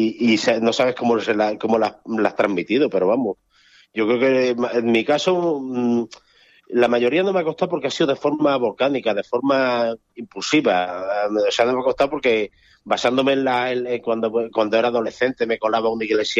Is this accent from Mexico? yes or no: no; Yecla, Region of Murcia, Spain; hay una leyenda local de mi tierra, que es Yecla.